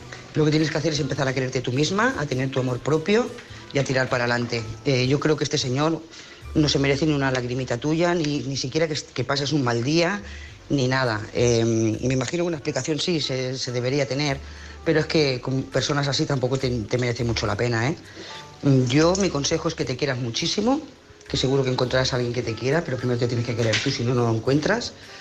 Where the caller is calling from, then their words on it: Lloret de Mar, Catalonia, Spain; de Lloret de Mar